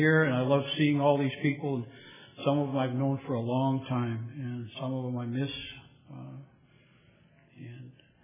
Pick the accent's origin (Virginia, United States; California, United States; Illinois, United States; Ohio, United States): Ohio, United States; Cleveland; I grew up in Cleveland, Ohio